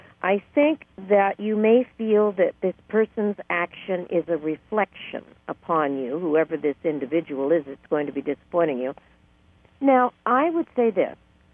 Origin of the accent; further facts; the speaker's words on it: Los Angeles, California, United States; I was born and raised down in the Los Angeles area, and usually this time of the year it was so hot during the day